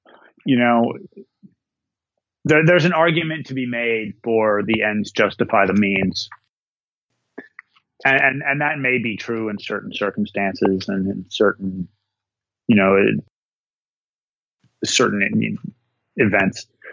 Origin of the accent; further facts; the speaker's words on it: Minnesota, United States; spending a few days up in the North Woods, my home state of Minnesota, and taking in a Gopher football game this weekend